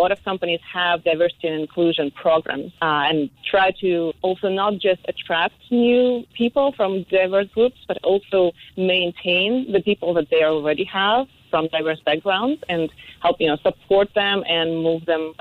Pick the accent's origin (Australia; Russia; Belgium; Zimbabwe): Russia; moved away as an adult; now in United States; my background is actually Russian. I'm from Russia. I live right now in the United States.